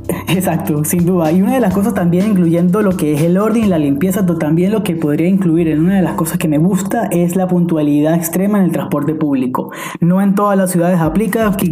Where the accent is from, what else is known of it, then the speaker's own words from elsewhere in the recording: Venezuela; now in Germany; creo que es una de las sensaciones que nunca había tenido en mi país de origen, ¿no? En Venezuela, nunca tuve esa seguridad